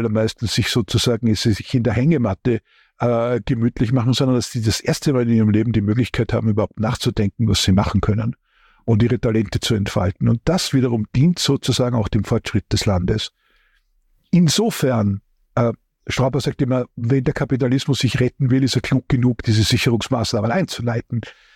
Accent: Austria; ich bin ja Österreicher

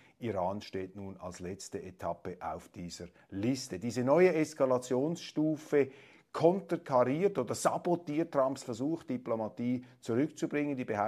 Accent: Switzerland; Und da bin ich als Schweizer immer wieder gehalten, mich etwas zurückzuhalten, denn wir, jetzt sind Meinungsäußerungen, denn wir Schweizer haben keine Vorstellung davon

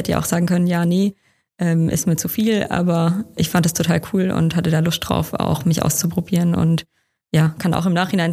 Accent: Heilbronn, Baden-Württemberg, Germany; Ich bin nämlich aus der Gemeinde Heilbronn-Kirchhausen und als ich 14 war, haben die ganzen älteren Minis und auch Oberminis aufgehört.

